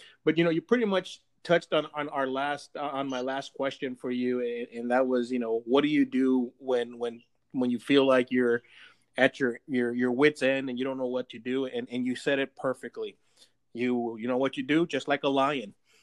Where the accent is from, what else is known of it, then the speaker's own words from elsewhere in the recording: El Paso, Texas, United States; I mean, I was born and raised in El Paso.